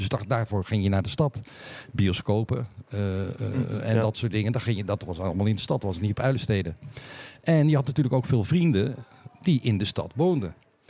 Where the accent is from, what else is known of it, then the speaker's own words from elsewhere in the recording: Rotterdam, South Holland, Netherlands; Ik kom uit Rotterdam.